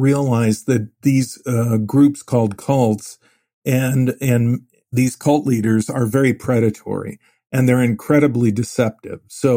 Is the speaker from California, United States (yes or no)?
no; Phoenix, Arizona, United States; And I grew up in the Jewish community was maybe about 50,000-70,000. It's way larger than that now. And of course, Phoenix is now the sixth largest city in the United States.